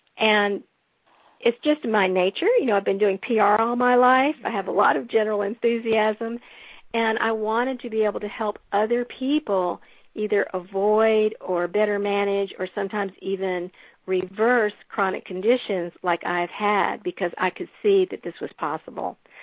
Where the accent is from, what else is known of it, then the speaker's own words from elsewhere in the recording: the South, United States; I grew up in the South. I grew up in a Jewish family. I'm used to American-style cuisines.